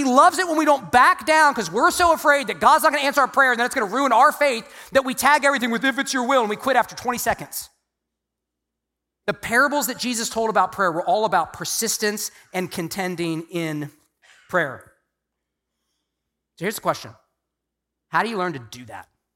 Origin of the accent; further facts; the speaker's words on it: Virginia, United States; I was born and raised in Virginia. Do ministry in Charlottesville, Virginia